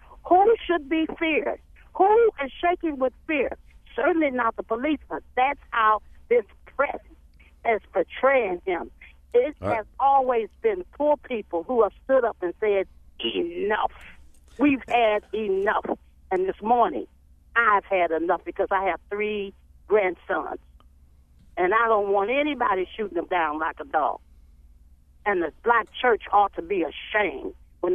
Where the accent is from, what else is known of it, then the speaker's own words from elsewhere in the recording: St. Louis, Missouri, United States; I grew up in St. Louis, and let me tell you something.